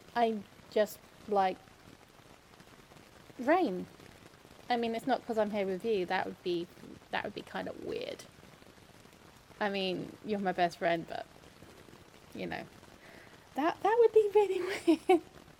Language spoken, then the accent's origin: English; England, United Kingdom; I'm English, that's what we do.